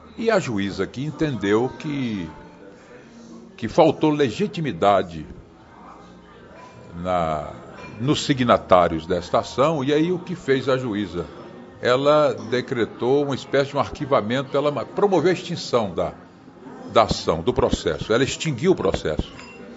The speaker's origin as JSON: {"language": "Portuguese", "town": "Vitória da Conquista", "region": "Bahia", "country": "Brazil", "said": "A importância é quem tem a minha terra, é a nossa terra, é a vitória da conquista."}